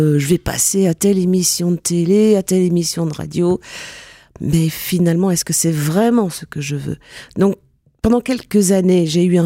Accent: Saint-Brieuc, Brittany, France; born there; je suis née à Saint-Brieuc dans les Côtes d'Armor, anciennement Côte du Nord.

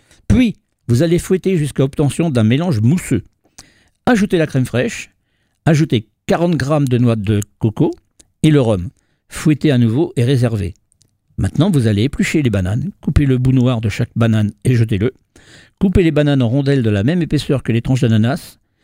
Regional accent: France; J'arrive pas bien à prononcer ça, mais je suis français, moi, voilà, c'est le problème, c'est autrichien ce truc-là.

